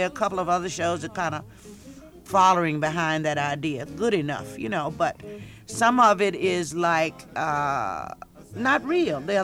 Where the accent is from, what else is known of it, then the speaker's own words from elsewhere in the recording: Virginia, United States; But growing up in Virginia, had its highs and lows.